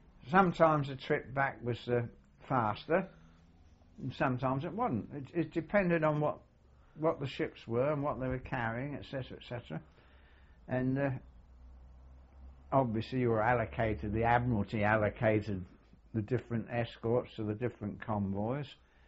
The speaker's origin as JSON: {"language": "English", "town": "Glasgow", "region": "Scotland", "country": "United Kingdom", "tie": "born there", "said": "I was born in Glasgow"}